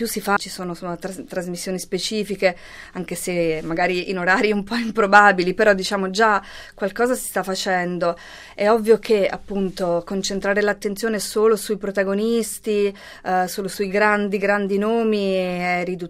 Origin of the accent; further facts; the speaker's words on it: Montefeltro, Italy; also born or lived in Bologna; io anche sono cresciuta nel Montefeltro e ho studiato a Bologna